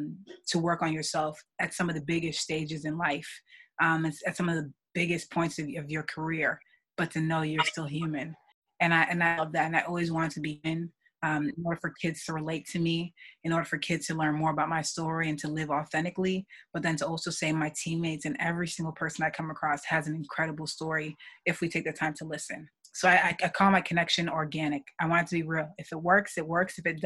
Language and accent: English; New York City, New York, United States; I grew up as a first generation in first generation Guinean, born and raised in New York City.